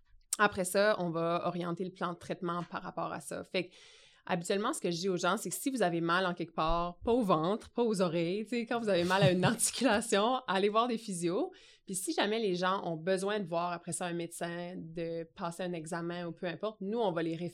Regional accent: Moncton, New Brunswick, Canada; also born or lived in Ontario; Là, je viens de Moncton, au Nouveau-Brunswick. J'ai terminé mon secondaire en Ontario.

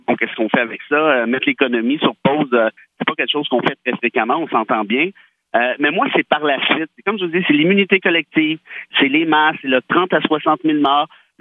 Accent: Mont-Laurier, Quebec, Canada; born there; je suis né à Mont-Laurier, en fait, et je fais de la radio là quotidiennement

